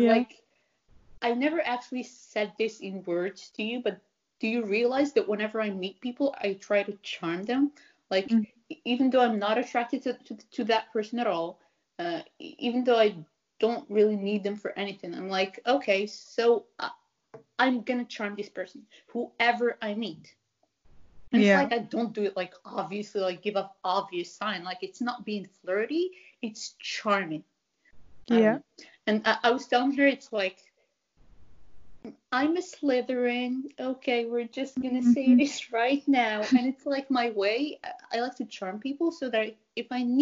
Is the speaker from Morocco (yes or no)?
yes; Casablanca, Casablanca-Settat, Morocco; all people born in my city, and we come from Casablanca, it's a huge city with millions of people who live there.